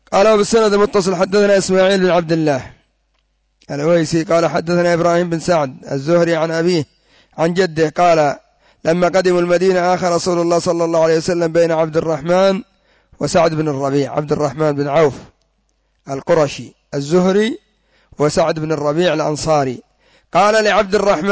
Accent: Yemen; حتى عندنا في اليمن كانوا هم أصحاب الأسواق في قاع اليهود في صنعاء

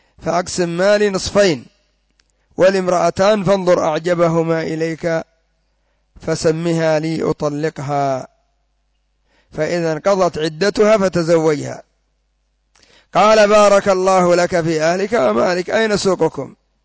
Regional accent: Yemen; حتى عندنا في اليمن كانوا هم أصحاب الأسواق في قاع اليهود في صنعاء

